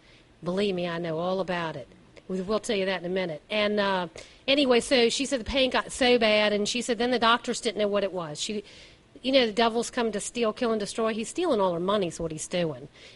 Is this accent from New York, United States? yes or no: no; Maryland, United States; moved away as an adult; And she was in my, and of course I'm from Maryland. I've been out here about a year and a half.